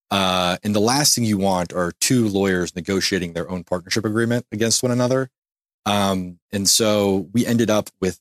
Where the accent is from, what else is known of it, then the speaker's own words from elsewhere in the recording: Memphis, Tennessee, United States; And then I left to, at the time, actually start a beer brewery in my hometown of Memphis.